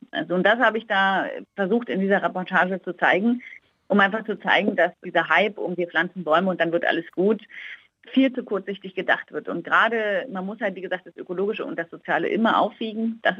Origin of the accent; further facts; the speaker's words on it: Germany; Also als Deutscher ist für mich der Wald was Gutes.